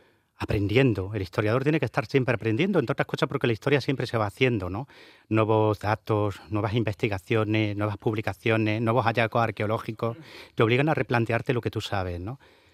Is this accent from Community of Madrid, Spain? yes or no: no; Andalusia, Spain; como andaluz que soy.